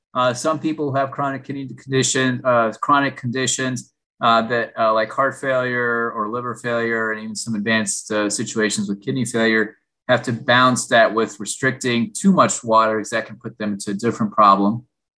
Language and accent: English; Florida, United States; Growing up in Florida, the Florida heat, I did not drink enough water.